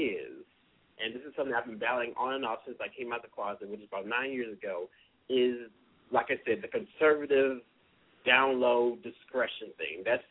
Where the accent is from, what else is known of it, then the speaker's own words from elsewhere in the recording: Detroit, Michigan, United States; now in Spartanburg, United States; I'm originally from Detroit, but I've been in Spartanburg, South Carolina for about 5 years.